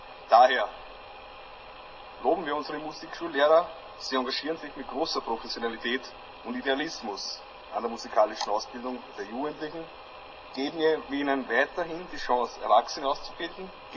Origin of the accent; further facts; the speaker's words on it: Blindenmarkt, Lower Austria, Austria; dann ist man als Blindenmarkter, wo ich herkomme, natürlich ganz besonders stolz.